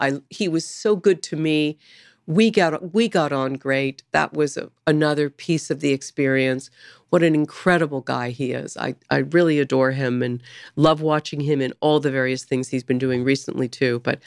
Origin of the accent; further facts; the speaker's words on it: San Diego, California, United States; I grew up in San Diego, so I was in the water a lot.